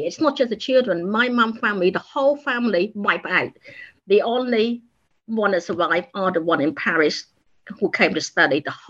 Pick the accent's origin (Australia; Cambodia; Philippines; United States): Cambodia; now in United Kingdom; accepted in Cambodia either. I'm too Westernized for them. But here, I will always be Cambodian. I'm not English. So yes, I am stuck between two worlds, but that's the way it is.